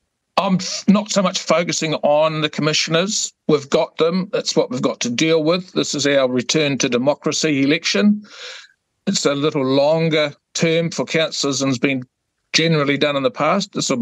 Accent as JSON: {"language": "English", "town": "Te Puke", "region": "Bay of Plenty", "country": "New Zealand", "tie": "born or raised there", "also_born_or_lived": "Tauranga", "said": "I was born and raised in Te Puke, did my high school in Te Puke, did all my early life working in Tauranga"}